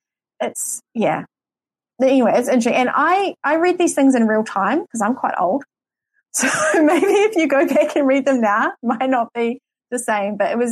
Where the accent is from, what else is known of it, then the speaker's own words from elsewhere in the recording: New Zealand; accent: New Zealand; You can understand my New Zealand accent.